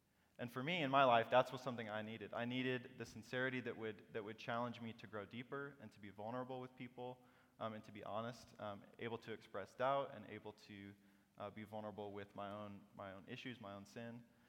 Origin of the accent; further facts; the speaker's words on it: Illinois, United States; I grew up in Illinois and went to college there, and I moved out here after school.